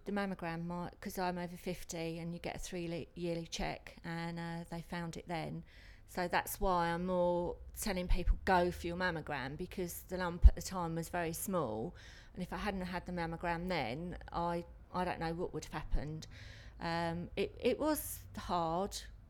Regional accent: Ramsgate, South East England, United Kingdom; I'm 59 and I'm from Ramsgate in Kent.

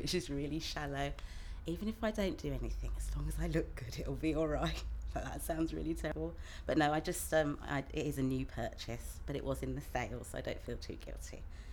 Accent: Acton, London, United Kingdom; I'm an only child. I've been most of my life been in West London, different parts of it, but I grew up in Acton and I'm back in Acton now.

